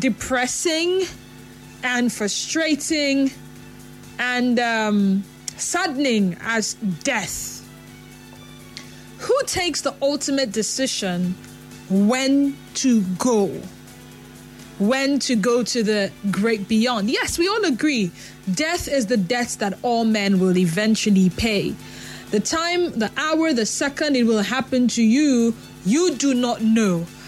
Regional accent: Port Harcourt, Rivers, Nigeria; from Port Harcourt.

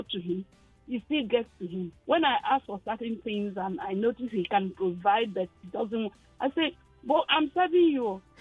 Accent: Agbara, Ogun, Nigeria; from Agbara.

